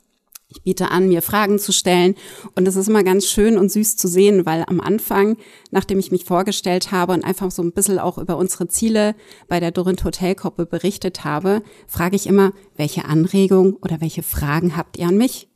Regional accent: Bad Orb, Hesse, Germany; Tatsächlich in Bad Orb groß geworden, da lebt meine Mutter heute noch.

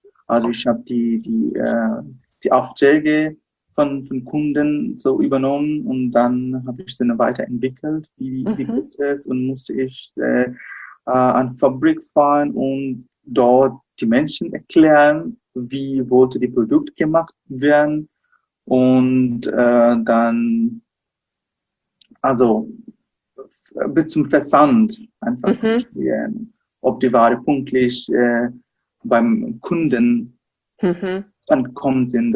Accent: Dhaka, Dhaka Division, Bangladesh; German is a second language; ich bin in der Hauptstadt Dhaka geboren und auch dort aufgewachsen. Ich bin auch in Dhaka in die Schule gegangen.

